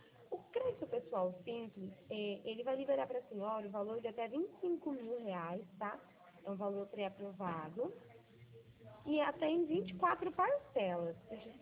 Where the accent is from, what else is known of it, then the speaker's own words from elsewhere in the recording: Araras, São Paulo, Brazil; Eu sou daqui de Araras.